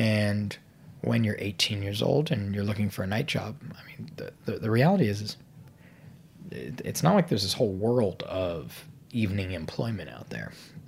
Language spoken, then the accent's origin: English; Fairfax, Virginia, United States; I grew up in Fairfax, Virginia.